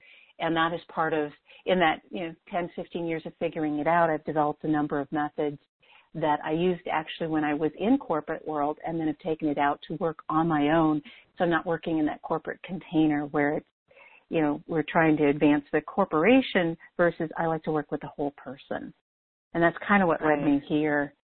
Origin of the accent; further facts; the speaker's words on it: Wisconsin, United States; born there; I was born in Wisconsin in a kind of a very impoverished situation. I'm one of four.